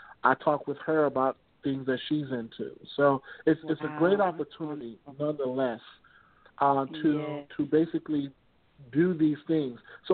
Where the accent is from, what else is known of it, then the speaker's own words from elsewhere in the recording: Chicago, Illinois, United States; I'm from Chicago originally, so medicine has always been in our blood.